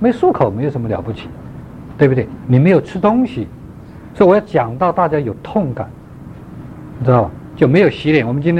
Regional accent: China; now in United States; 我从中国来，不觉得要刮胡子

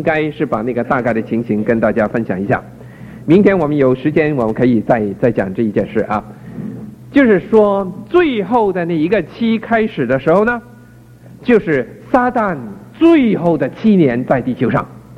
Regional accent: China; 那么叫我们中国人叫狗啊，叫其他的外邦人都是狗的。

